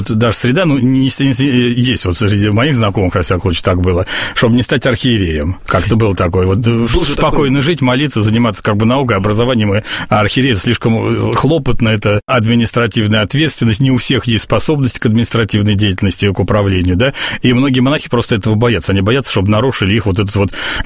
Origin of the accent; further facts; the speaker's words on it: Moscow, Russia; как бы москвич, с северный человек по менталитету, да, европейский